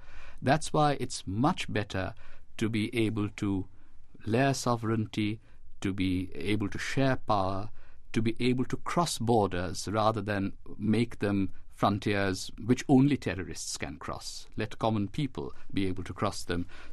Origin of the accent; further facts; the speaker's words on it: India; To be honest, I am an Indian citizen, so I don't have a vote here.